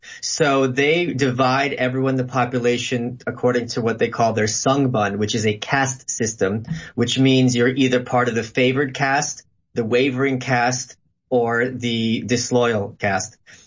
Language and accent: English; New York City, New York, United States; It was very, very disturbing to see as a New Yorker.